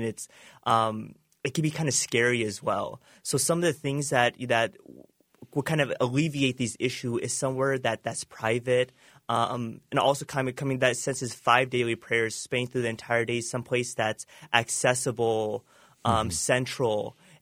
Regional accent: United States; I was born and raised here in America. I consider this my home.

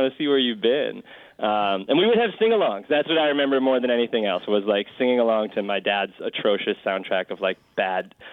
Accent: Wisconsin, United States; Like Richard Rutte, I grew up in Wisconsin, so go Pack Go, Richard.

